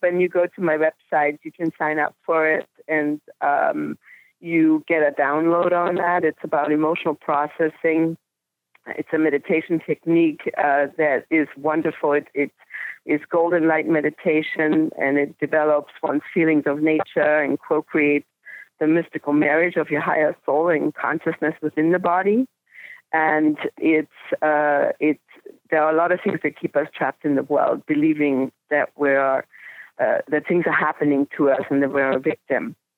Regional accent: Bavaria, Germany; now in London, United Kingdom; the years growing up in Bavaria, you know, it's a fun place to grow up and beautiful. And after my mother passed away, the world was not the same anymore. So I decided to move to London

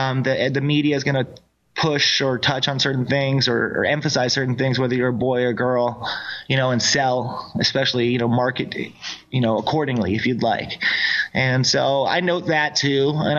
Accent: San Francisco, California, United States; I grew up in San Francisco and it was pretty fun.

